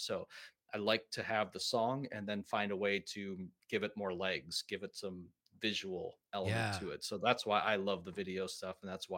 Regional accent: Mineral Point, Wisconsin, United States; I grew up in Mineral Point and we had all these tourists.

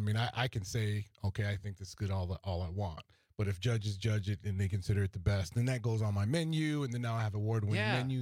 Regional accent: New Orleans, Louisiana, United States; I'm from New Orleans, so I specialize in Creole, which is a blend of South African, Indian, French, and Spanish.

